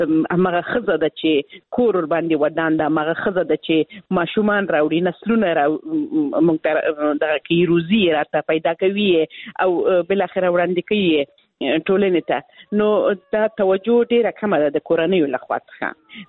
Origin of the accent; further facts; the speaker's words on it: Helmand, Afghanistan; زه خپل د هلمند ولایت څخه یم